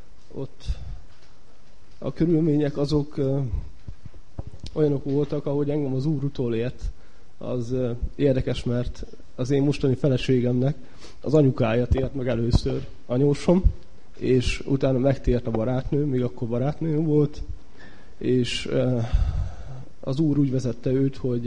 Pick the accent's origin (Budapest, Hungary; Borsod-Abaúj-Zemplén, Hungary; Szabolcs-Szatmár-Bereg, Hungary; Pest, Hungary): Szabolcs-Szatmár-Bereg, Hungary; Tarpa; Én származásilag Tarpáról származom. Ez Szabolcs-Szatmár Bereg megyében van egy kis falu. Hát nem olyan kicsi, mert 2500-an laknak körülbelül.